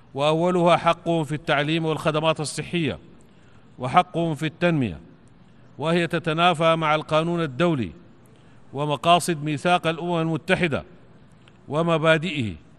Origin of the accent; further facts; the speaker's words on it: Sudan; بلادي السودان